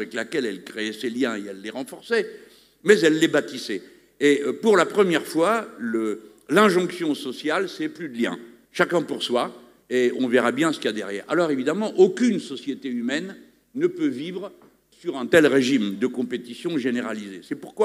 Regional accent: France; Chez nous, en France, c'est arrivé à un sommet

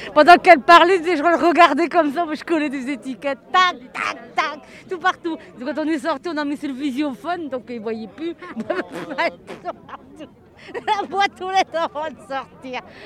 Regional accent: Seclin, Hauts-de-France, France; moi je suis de Seclin vu que je suis de l'Équin.

